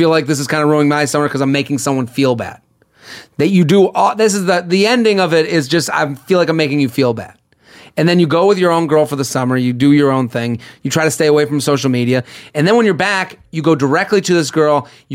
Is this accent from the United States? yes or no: yes; Massachusetts, United States; Literally, I'm from outside of Boston. That is everyone.